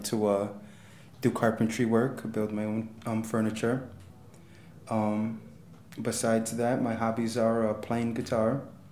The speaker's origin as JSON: {"language": "English", "town": "Catskill", "region": "New York", "country": "United States", "tie": "born or raised there", "also_born_or_lived": "Passaic, New Jersey / Springfield, Massachusetts", "said": "I was born in Passaic, New Jersey. When I was about 3-4 years old, my mother moved us out to actually Springfield, Massachusetts. And we lived there for a few months. And then one of my aunts and uncles lived in Catskill."}